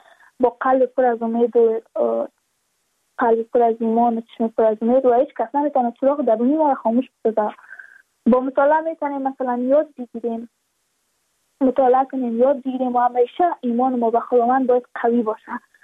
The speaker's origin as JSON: {"language": "Persian", "region": "Badakhshan", "country": "Afghanistan", "said": "ما از بدخشان هستیم"}